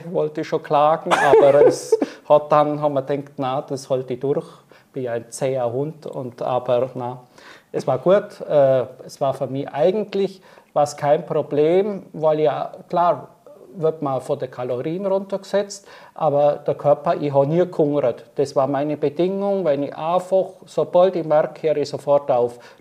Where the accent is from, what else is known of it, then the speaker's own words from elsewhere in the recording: Bavaria, Germany; Und ich komme aus dem Allgäu, bin selbstständig und schaffe ein bisschen.